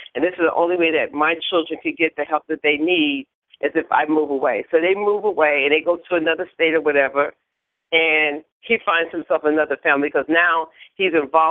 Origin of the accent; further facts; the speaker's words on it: New York, United States; also born or lived in Florida; But I remember growing up in New York, and I remember, especially in Florida